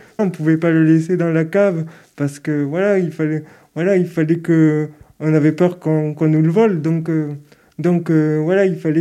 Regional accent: Toulouse, Occitanie, France; j'ai 30 ans. Je suis de Toulouse, je suis né à Toulouse.

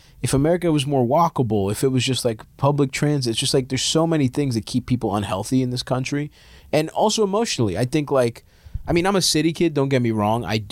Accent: Baltimore, Maryland, United States; I grew up in Southeast Baltimore

